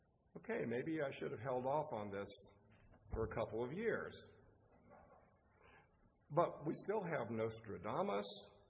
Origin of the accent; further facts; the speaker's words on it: Southern US, United States; Now, when I was growing up in the Southern Bible Belt, I would often have my Southern Baptist little friends, or my Church of God little friends